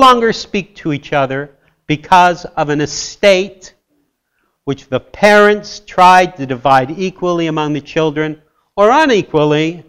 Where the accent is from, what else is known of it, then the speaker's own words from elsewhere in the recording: Canada; After all, I'm Canadian, right?